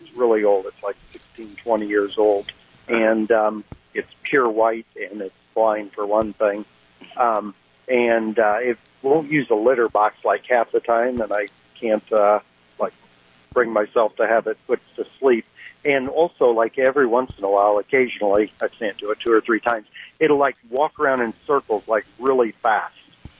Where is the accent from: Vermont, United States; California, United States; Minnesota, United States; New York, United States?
New York, United States; No, I'm from New York.